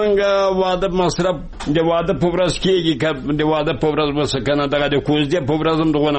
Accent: Kabul, Afghanistan; زه وو زه د کابل دی ولایت

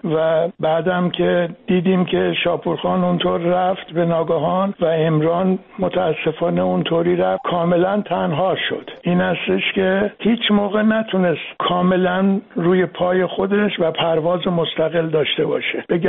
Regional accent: Iran; moved away; من از ایران آمدم

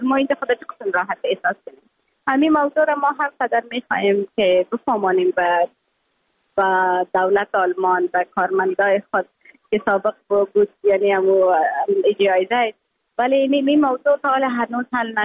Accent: Afghanistan; moved away; من از افغانستانم

